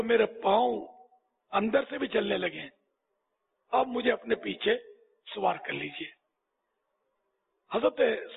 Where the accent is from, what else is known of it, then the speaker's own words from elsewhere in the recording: Karachi, Sindh, Pakistan; born there; میں تو پیدا ہی پاکستان, اصلی پاکستانی ہوں, کراچی میں پیدا ہوا ہوں.